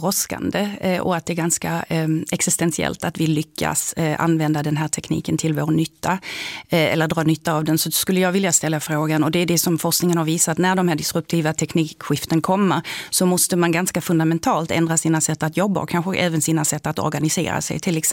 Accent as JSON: {"language": "Swedish", "country": "Germany", "tie": "born or raised there", "second_language": "Swedish", "said": "Men jag som själv ursprungligen inte kommer från Sverige, jag är utanför uppvuxen i Tyskland och bott i många andra länder."}